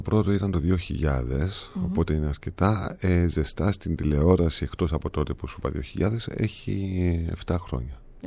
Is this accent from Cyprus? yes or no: yes; Cyprus; Όχι, απλά επειδή είμαι Κύπριος